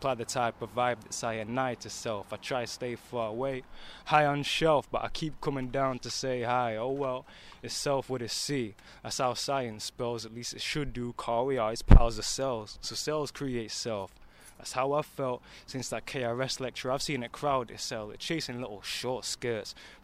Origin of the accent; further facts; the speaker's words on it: Sheffield, Yorkshire and the Humber, United Kingdom; I'm only 19, but my mind is older. I'm from Sheffield.